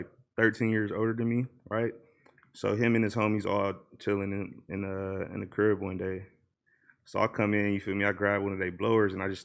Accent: Los Angeles, California, United States; Yeah, I'm from Watts, bro. Like, my granny stayed on like 84th and Van Ness and shit.

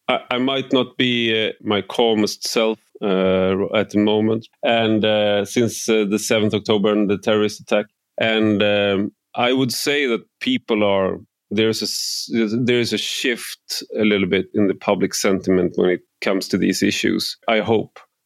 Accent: Sweden; And so that was actually one of the first responses from our prime minister and our ex-prime minister, who's Magdalena Andersson

